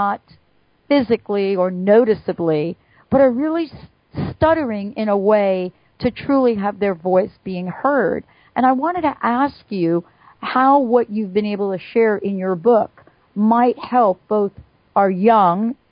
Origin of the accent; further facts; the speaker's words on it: New York City, New York, United States; I grew up as one of these children. I grew up in New York City, and I stuttered for a very long time as a young child.